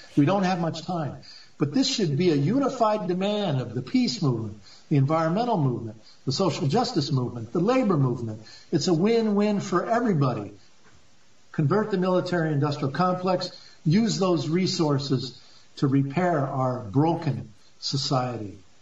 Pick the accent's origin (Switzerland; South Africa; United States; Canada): United States; Bath, Maine; if we were to convert the shipyard in my hometown here in Bath, Maine, stop building destroyers with missile defense systems on it, and instead build rail systems, we would double the jobs at Bath Iron Works.